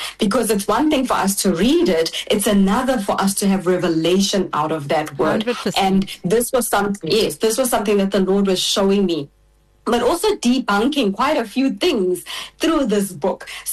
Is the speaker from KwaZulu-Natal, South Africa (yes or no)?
yes; KwaZulu-Natal, South Africa; I was brought up in Ishawi in KZN, I have an understanding. I used to be able to speak and understand Zulu, but now not so much. IsiZulu, sorry. Not so much the speaking, but more just the understanding.